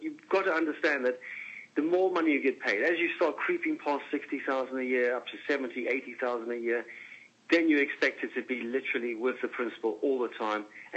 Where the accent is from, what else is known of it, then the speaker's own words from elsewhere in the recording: Brighton, South East England, United Kingdom; born there; also born or lived in South Africa; I was born in Brighton, spent a lot of time in South Africa, came back and trained in the United Kingdom.